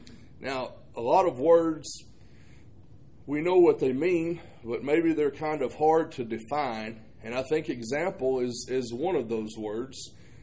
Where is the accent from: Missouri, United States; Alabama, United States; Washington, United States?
Alabama, United States; I grew up in Alabama